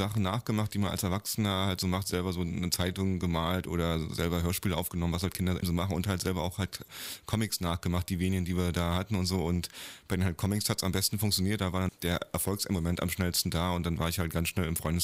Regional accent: East Germany, Germany; die gab es ja bei uns im Osten.

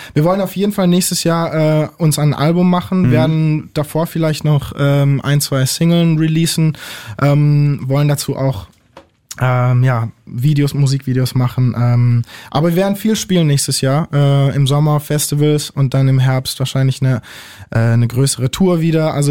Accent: Balearic Islands, Spain; mein Vater ist Spanier, ich bin auf Mallorca aufgewachsen und bin da oft.

